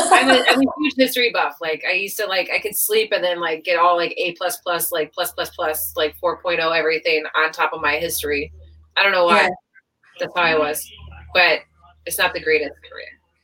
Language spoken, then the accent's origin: English; Chicago, Illinois, United States; I love it. It's my hometown, but I grew up in the north suburbs